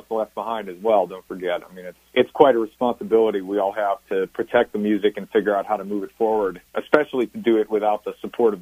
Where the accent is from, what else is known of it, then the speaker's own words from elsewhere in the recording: Milwaukee, Wisconsin, United States; also born or lived in Michigan; I'm from Michigan, but I spent my teenage years in Milwaukee, Wisconsin. And I grew up on a very, very rich music scene in Milwaukee in the 90s.